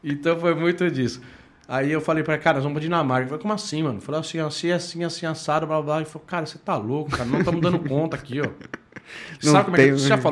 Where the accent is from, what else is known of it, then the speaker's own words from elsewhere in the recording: Brazil; cara, eu sou do Brasil, assim, essa área.